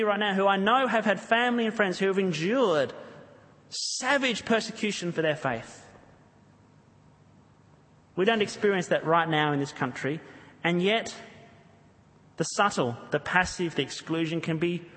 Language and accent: English; New South Wales, Australia; I grew up on the Northern Beaches